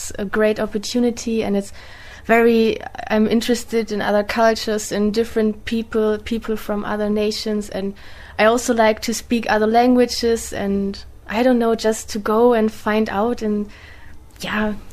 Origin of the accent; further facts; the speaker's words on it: Germany; English is a second language; now in Ljubljana, Slovenia; I'm from Germany. I'm studying social work in Ljubljana.